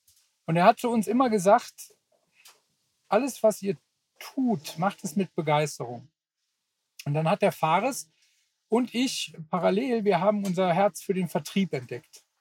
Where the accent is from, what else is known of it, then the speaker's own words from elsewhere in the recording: Bonn, North Rhine-Westphalia, Germany; Wir kommen aus dem Rheinland, ne, Bonn. Und Bonn ist ja auch Köln. Und Bonn ist ja sehr für Karneval.